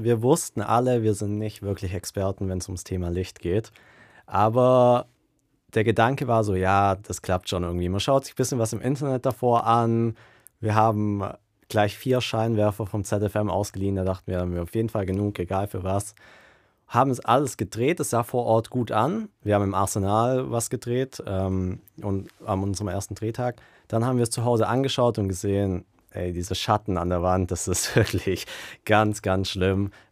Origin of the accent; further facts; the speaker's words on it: Göppingen, Baden-Württemberg, Germany; now in Tübingen, Germany; ich komme aus Göppingen, und es kam da erst ein KFC hin, als ich so nach Tübingen gezogen bin.